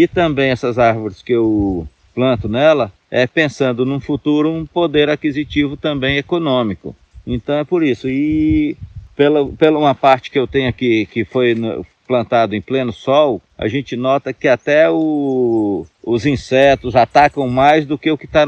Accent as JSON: {"language": "Portuguese", "region": "Pará", "country": "Brazil", "tie": "born or raised there", "also_born_or_lived": "Nova Esperança, Paraná", "said": "tenho 55 anos, sou natural de Nova Esperança, Paraná. Vim para a região do Pará, a nossa região aqui, quando criança, em 1969, com meus pais."}